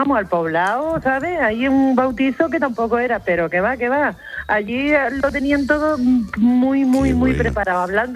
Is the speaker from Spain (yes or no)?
yes; Chiclana, Andalusia, Spain; Ellas vivían en Barcelona y nosotros somos de Chiclana.